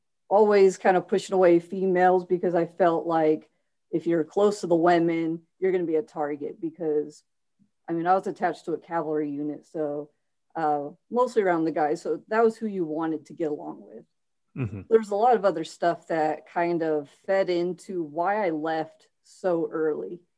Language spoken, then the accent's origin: English; California, United States; And I was a surfer kid because I grew up in Central California.